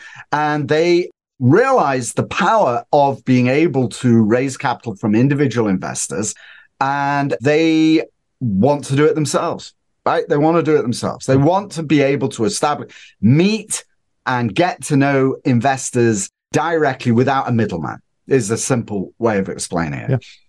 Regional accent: Northern England, United Kingdom; moved away; So I'm originally from Northern England, a very, very long time ago.

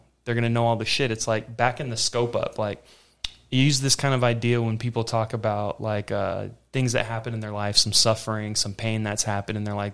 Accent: Las Vegas, Nevada, United States; Dude, growing up in Vegas, bro, you think of that almanac.

